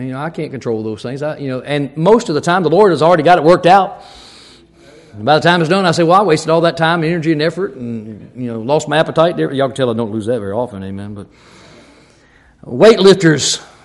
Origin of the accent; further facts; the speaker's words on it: Ireland; I'm Irish. You know how we are.